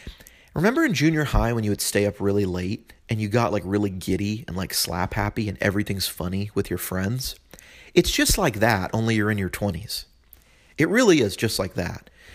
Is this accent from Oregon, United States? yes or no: no; California, United States; And even though I'm from California, I don't smoke weed or eat edibles or anything like that.